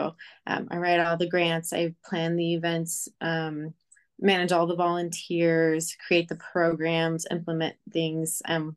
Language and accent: English; Washington, United States; I grew up in Washington State. So that's where I was.